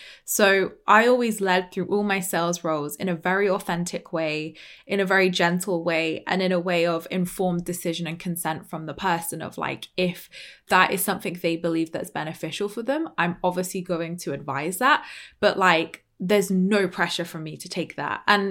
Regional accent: South West England, United Kingdom; Like I'm just … from Dorset.

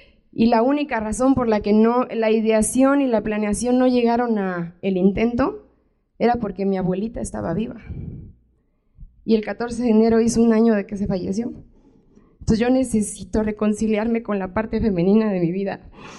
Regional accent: Comitán, Chiapas, Mexico; also born or lived in Guadalajara / Mexico City; A regresar a Comitán, a mi pueblo. Yo me voy a ir a Guadalajara a hacer la carrera, a Ciudad de México a ser alumna de la UNAM, a el posgrado, pero voy a regresar aquí. Y ya llevo 2 años viviendo en Comitán.

